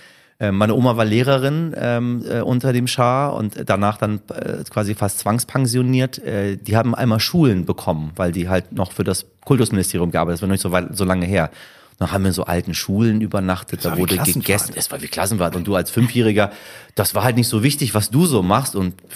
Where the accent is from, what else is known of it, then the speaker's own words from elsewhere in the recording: Iran; Und es war, ich habe ein super Leben als Kind im Iran geführt.